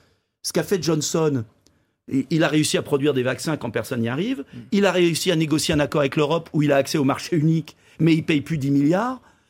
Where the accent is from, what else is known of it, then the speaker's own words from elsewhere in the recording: France; le peuple français, nous sommes différents des États-Unis